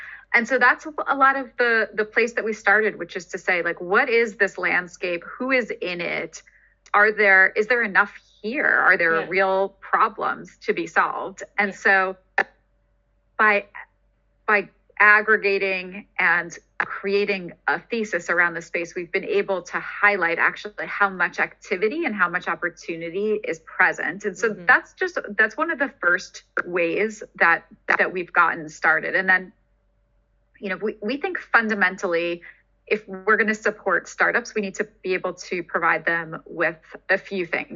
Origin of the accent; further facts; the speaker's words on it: Brooklyn, New York, United States; and you know, from there, from growing up in Brooklyn, I went into engineering